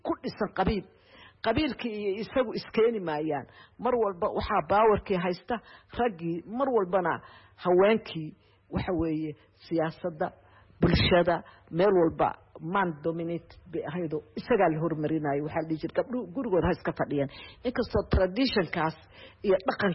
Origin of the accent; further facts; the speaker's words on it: Mogadishu, Banaadir, Somalia; also born or lived in Bosaso; waxaan ku dhashay degmada Boosaaso oo ina hadeer joogno